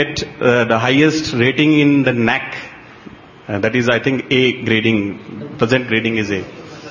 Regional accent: Rajasthan, India; I am from Rajasthan. I am a college lecturer.

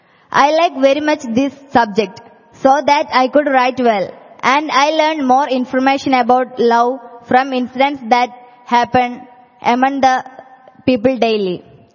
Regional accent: Makkaraparamba, Kerala, India; I am from Makkaraparamba in Malappuram district, Kerala. I am coming here for first time.

